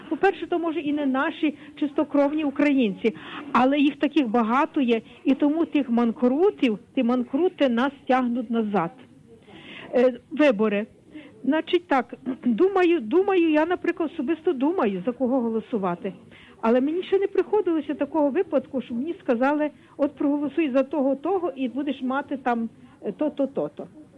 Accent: Lviv, Lviv Oblast, Ukraine; Я з Львова

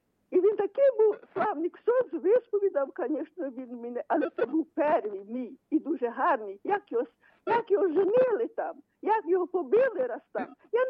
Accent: Khmelnytskyi, Khmelnytskyi Oblast, Ukraine; Я сама з Хмельницька, від городка я 20 кілометрів живу.

